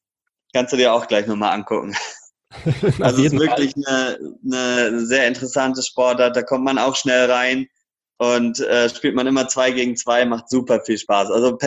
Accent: Karlsruhe, Baden-Württemberg, Germany; Da sage ich mal Kleiber Markisen als Karlsruher.

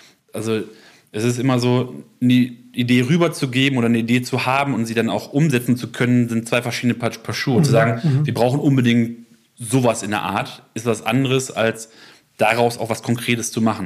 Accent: Schüttorf, Lower Saxony, Germany; Ich komme ursprünglich aus Schüttorf. Das liegt am Dreiländereck Nordrhein-Westfalen, Niedersachsen und die Niederlande. Das ist ein kleines Örtchen.

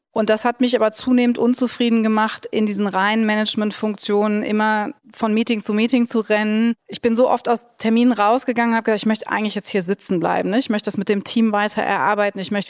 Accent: Cologne, North Rhine-Westphalia, Germany; Ich komme aus Köln

